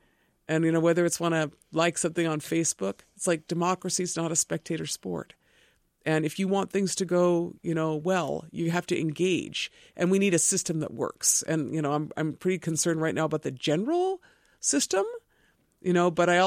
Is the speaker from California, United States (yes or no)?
yes; Los Angeles, California, United States; born there; so I was born in East L.A. I had a very strong sense of an Ojibwe identity, but I wasn't around Ojibwes.